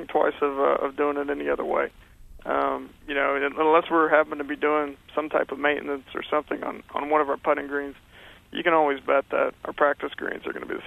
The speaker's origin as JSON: {"language": "English", "region": "Oklahoma", "country": "United States", "said": "I'm originally from Oklahoma."}